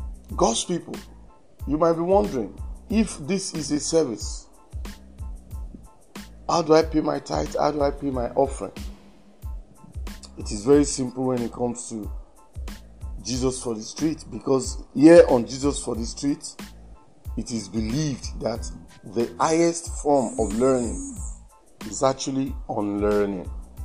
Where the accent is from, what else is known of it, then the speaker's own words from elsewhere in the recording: Lagos, Nigeria; from Lagos, Nigeria.